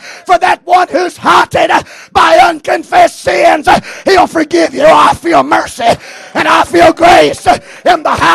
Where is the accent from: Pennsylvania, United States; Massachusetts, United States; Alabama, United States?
Alabama, United States; Now I'm from South Alabama and I know how to plow.